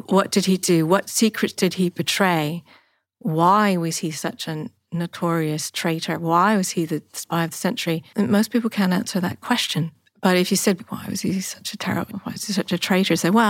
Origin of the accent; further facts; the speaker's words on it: England, United Kingdom; I grew up in England.